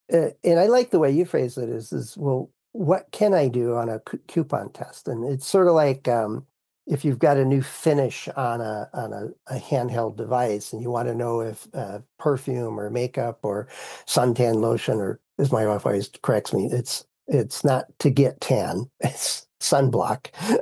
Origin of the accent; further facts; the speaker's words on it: Midwest, United States; I'm from the Midwest. We call it pop as like a Coca-Cola or a 7-Up or something like that.